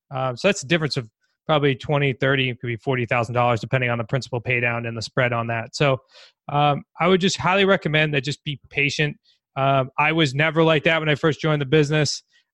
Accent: New England, United States; we're from New England. We talk fast. We move fast.

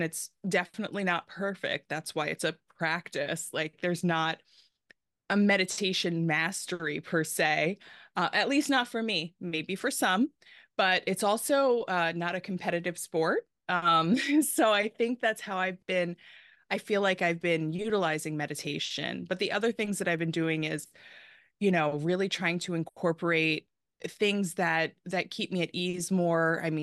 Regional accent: New York, United States; Yeah, like you said, I'm born and raised in New York, and my love for New York never dies.

